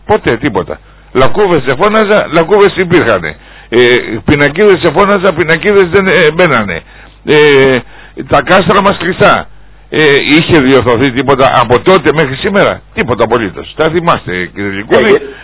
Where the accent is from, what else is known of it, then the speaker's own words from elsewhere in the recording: Kefalonia, Ionian Islands, Greece; δεν τα διαβάζουν αυτοί οι άνθρωποι που θέλουν να έρθουν στην Κεφαλονιά. Επειδή τους υποδεχτήκαμε με μουσική και δώσαμε και μάντολα που είναι το τοπικό μας προϊόν.